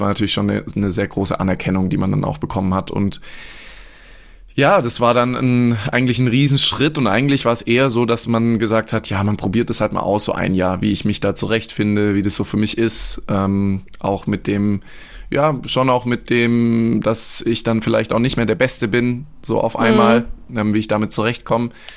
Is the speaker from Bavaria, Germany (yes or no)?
no; Baden-Württemberg, Germany; habe davor hier in der Reutlinger Gegend, wo ich aufgewachsen bin, in so einem kleinen Dorfverein gespielt.